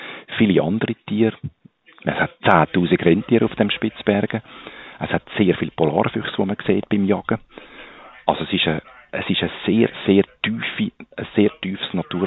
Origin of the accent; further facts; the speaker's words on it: Switzerland; Bei uns in der Schweiz zum Beispiel, wenn man an Rhonegletscher denkt